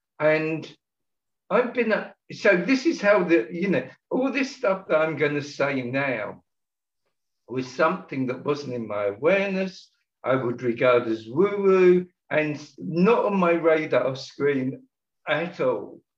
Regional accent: London, United Kingdom; moved away as an adult; now in Bournemouth, United Kingdom; I grew up in London, but East London. And we moved when we got married to Bournemouth, Poole, on the south coast

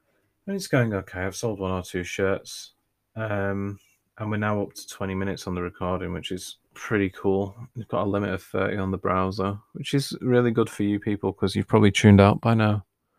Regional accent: England, United Kingdom; accent: northern English; Very easy to pronounce as well for somebody with my accent, which is important because I live in the north of England, and some people, they didn't understand the word Arthur.

